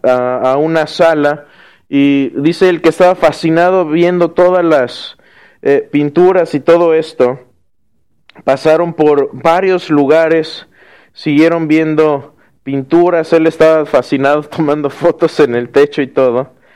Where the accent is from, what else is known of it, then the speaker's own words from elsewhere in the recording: Mexico; yo soy mexicano, no romano.